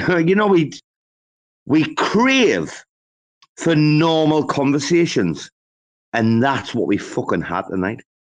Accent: England, United Kingdom; I grew up in a Spanish-speaking family. I'm from England, but like, you'd be surprised, right?

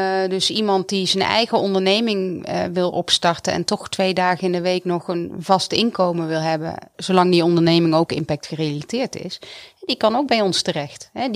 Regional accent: Netherlands; En ik denk dat wij als Nederlanders, als innovatief land, met alle middelen bij uitstek, het land zijn waarin we daarmee kunnen beginnen.

